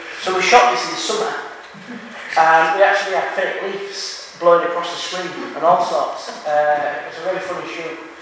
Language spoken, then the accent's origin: English; East Ham, London, United Kingdom; I'm from Eastham, so to me that sounded lovely.